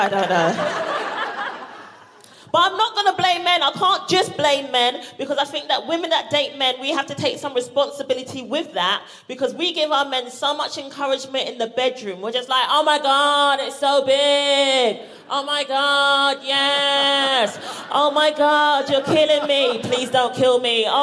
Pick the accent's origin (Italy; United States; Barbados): Barbados; now in United Kingdom; you can tell from my accent, I do not have a Barbados accent. That's because I've been living in the UK for a very long time, to the point where I now have got a British passport.